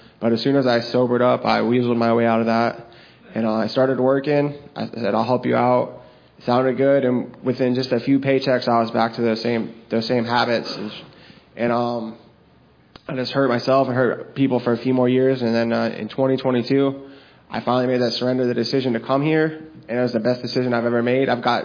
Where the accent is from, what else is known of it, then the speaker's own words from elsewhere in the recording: Bradenton, Florida, United States; And I'm 35. I'm from Bradenton.